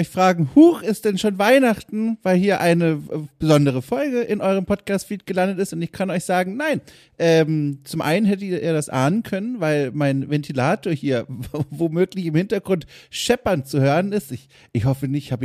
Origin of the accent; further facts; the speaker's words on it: Wertheim, Baden-Württemberg, Germany; Ich bin aufgewachsen in einem Dörfchen, das zu Wertheim am Main gehört.